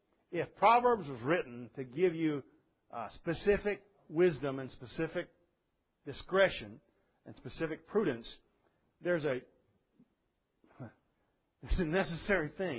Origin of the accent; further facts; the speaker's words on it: England, United Kingdom; because I'm an Englishman